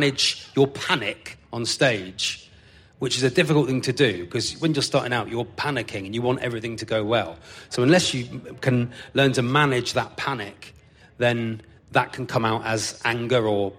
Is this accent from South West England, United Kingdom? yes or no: yes; South West England, United Kingdom; So if you go out and you go, I'm from Devon, no one goes, oh, get, ah, had an amazing holiday there once.